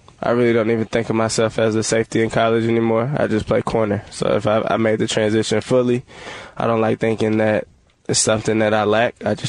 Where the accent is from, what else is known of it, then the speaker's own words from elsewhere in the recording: Texas, United States; I'm a truck. I'm from Texas.